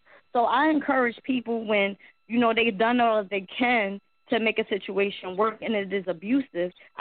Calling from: Philadelphia, Pennsylvania, United States; I'm calling from Philadelphia.

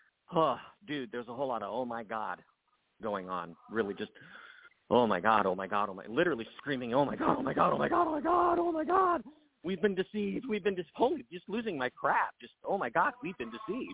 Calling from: Ensenada, Baja California, Mexico; I'm calling in from Ensenada, Baja California.

